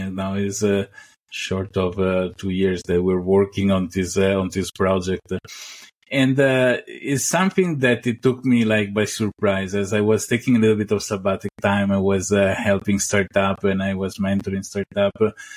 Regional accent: Venice, Veneto, Italy; also born or lived in United States; before I spent decades in the United States, in Florida, because I like hot places. And originally, I'm from Italy, Venice, a city that many people may know for as a tourist destination.

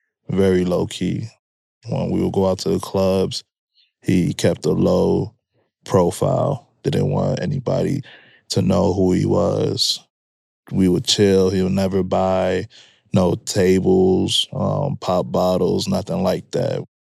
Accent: Chicago, Illinois, United States; Raised right by Wrigleyville. In Wrigleyville.

